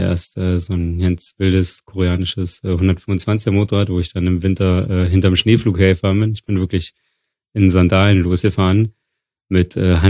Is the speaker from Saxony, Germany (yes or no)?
no; Wildau, Brandenburg, Germany; Ich komme aus Wildau. In Brandenburg.